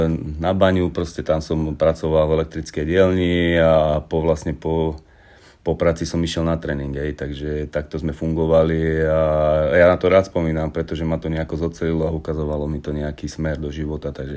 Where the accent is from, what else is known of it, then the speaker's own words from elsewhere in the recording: Handlová, Trenčín Region, Slovakia; Tak začínal som ako malý chlapec v Handlovej.